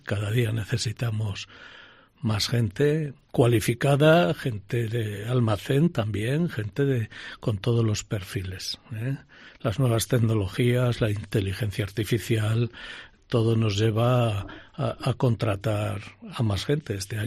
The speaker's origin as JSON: {"language": "Spanish", "town": "León", "region": "Castile and León", "country": "Spain", "said": "Somos de León y nos encanta tener la empresa en León."}